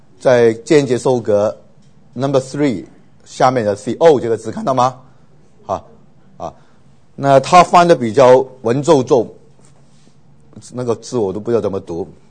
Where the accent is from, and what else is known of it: China